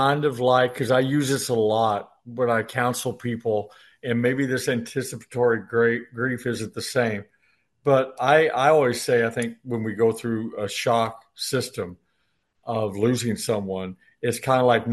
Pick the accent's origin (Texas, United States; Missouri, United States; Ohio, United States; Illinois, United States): Illinois, United States; I'm born and raised in Southern Illinois.